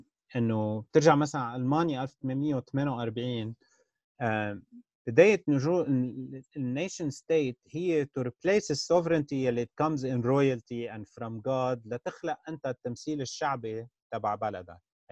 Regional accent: Lebanon; بس بداية نكون كلنا متفقين إنه نحن كلنا لبناني وهذا بلدنا.

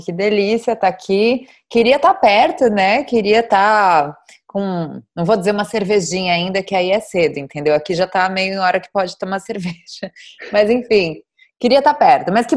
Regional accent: São Paulo, Brazil; eu nasci em São Paulo, cresci em São Paulo

